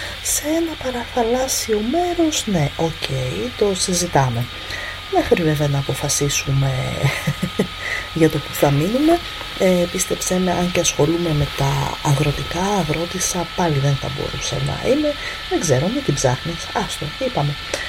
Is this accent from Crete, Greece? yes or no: no; Athens, Attica, Greece; now in Thessaloniki, Greece; Στη Θεσσαλονίκη μένω γιατί αυτό πρέπει να κάνω. Είμαι μία Θεσσαλονικιά από την Αθήνα, πάρ' το κάπως έτσι.